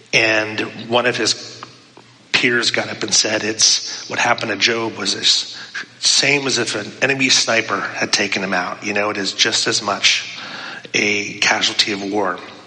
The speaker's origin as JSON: {"language": "English", "region": "Pennsylvania", "country": "United States", "tie": "born or raised there", "said": "Job and I grew up together in Pennsylvania, not all throughout our upbringing, but at certain points."}